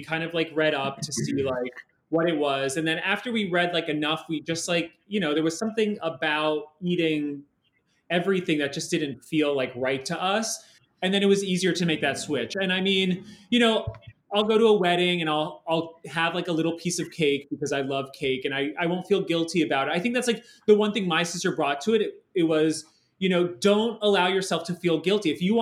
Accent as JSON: {"language": "English", "region": "Maryland", "country": "United States", "tie": "born or raised there", "said": "I grew up in Maryland and just crafting, I don't know, by myself."}